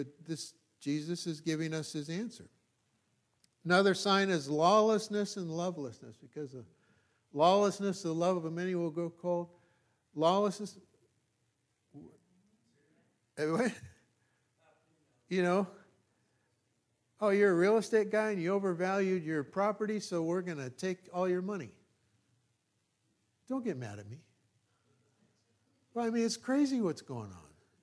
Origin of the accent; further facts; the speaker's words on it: California, United States; So I grew up in this country. I grew up in California. I was born in Sacramento. I've always been in California.